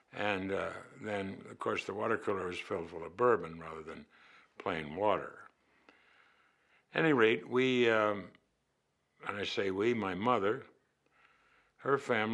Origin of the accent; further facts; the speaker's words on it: Dayton, Ohio, United States; I was born in Dayton, lived out just over from NCR